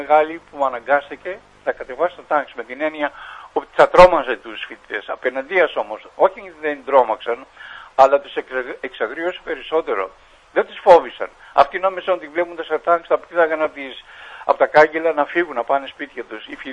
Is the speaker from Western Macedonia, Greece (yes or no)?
no; Kaisariani, Attica, Greece; Εγώ γεννήθηκα στη Σαριανή. Έζησα ένα μικρό μέρος κατοχής των Γερμανών.